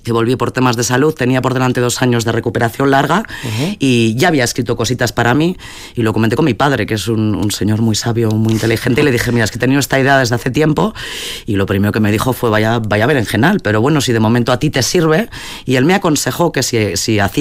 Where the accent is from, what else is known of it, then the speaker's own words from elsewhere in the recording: Vitoria, Basque Country, Spain; now in Zuazo de Cuartango, Spain; Yo soy de las que he vuelto, sí, efectivamente. Además de pequeña viviendo en Vitoria, que me encanta y que quede claro, pero era un sueño especial porque tengo muchísima unión a Cuartango, el vivir allí. Entonces, muy feliz de estar viviendo en Zuazo.